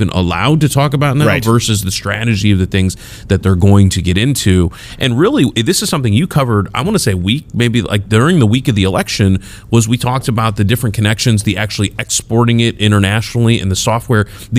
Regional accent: St. Louis, Missouri, United States; Yeah. I'm from St. Louis.

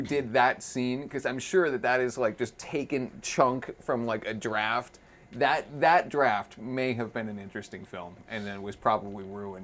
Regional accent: Boston, Massachusetts, United States; I'm from Boston. They do this car chase through the Big Dig.

